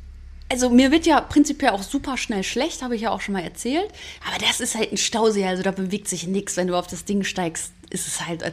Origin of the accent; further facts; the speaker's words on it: North Rhine-Westphalia, Germany; sind wir zum Biggesee gefahren, in Sauerland. Das ist ja meine Heimat.